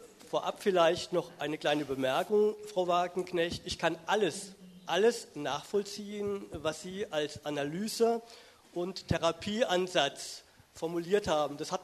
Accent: Worms, Rhineland-Palatinate, Germany; Ich komme aus Worms und leite dort den Gesprächskreis der Nachdenkseiten.

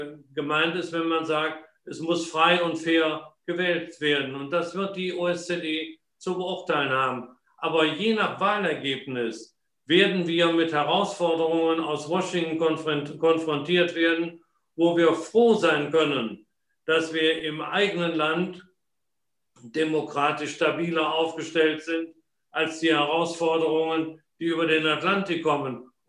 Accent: Rhineland, Germany; da muss man als Rheinländer staunen, wie clever man Politik machen kann.

